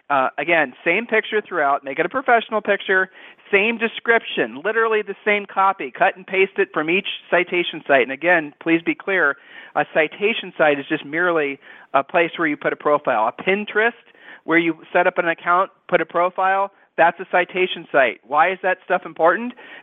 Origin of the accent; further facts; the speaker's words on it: Ohio, United States; weren't you kind of raised, we're from Ohio, weren't you kind of raised to be told to shake you know, a hand a certain way.